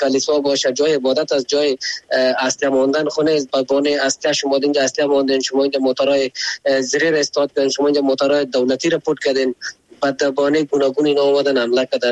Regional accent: Afghanistan; ما خو افغان هستیم

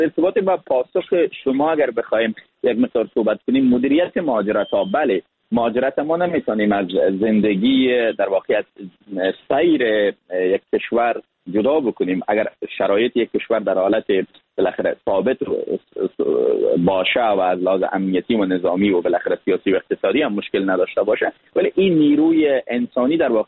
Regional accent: Afghanistan; یک از افغانستان هستم

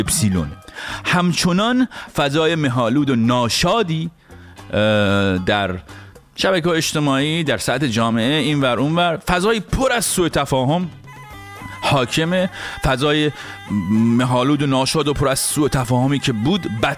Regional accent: Iran; now in United States; البته که من خودم وقتی از ایران اومدم بیرون

